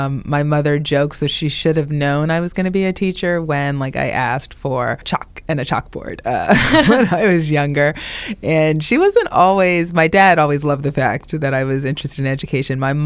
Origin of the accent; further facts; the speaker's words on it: New England, United States; also born or lived in New York; now in Baltimore, United States; I grew up in New England and lived in New York for a time